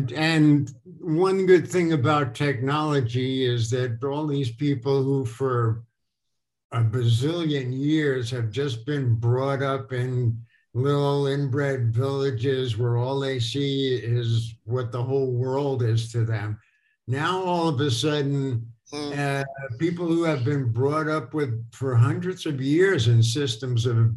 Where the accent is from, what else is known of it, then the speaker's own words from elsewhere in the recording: Brooklyn, New York, United States; I grew up in Brooklyn in the 50s and 60s.